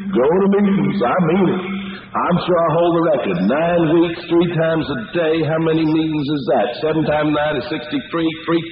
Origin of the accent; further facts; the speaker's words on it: Cullman, Alabama, United States; I'm from the South. We don't run around with signs on us.